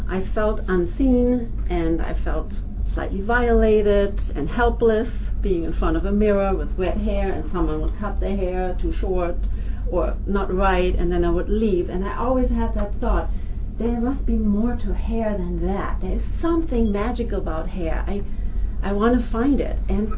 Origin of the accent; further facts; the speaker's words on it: Hamburg, Germany; I grew up in Hamburg, Germany, next to a Guru Ram Dass ashram.